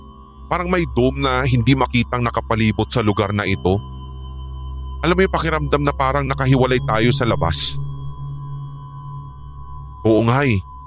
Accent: Iloilo, Western Visayas, Philippines; also born or lived in Los Baños; Laking Iloilo ako at simula nang lumipat ng trabaho ang mga magulang ko dito mula sa Los Baños kung saan kami unang nanirahan. Mula preschool nga hanggang college ay doon na ako nakapag-aral kaya masasabi ninyong Ilonggo na rin ako kahit wala naman kaming kamag-anak doon.

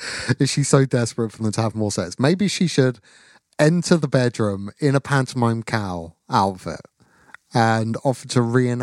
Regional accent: United Kingdom; I'm British.

